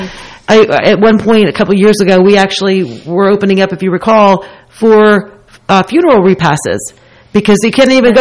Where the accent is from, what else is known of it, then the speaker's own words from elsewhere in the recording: East Amwell, New Jersey, United States; we grew up there together in East Amwell.